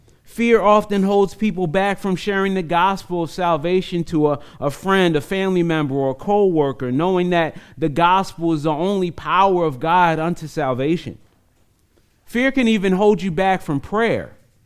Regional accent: East Coast, United States; I'm not from here. I'm from the East Coast.

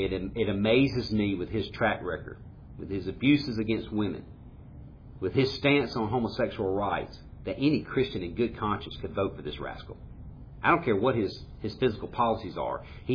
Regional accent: Jackson, Mississippi, United States; growing up in Jackson, Mississippi back in the 70s and 80s

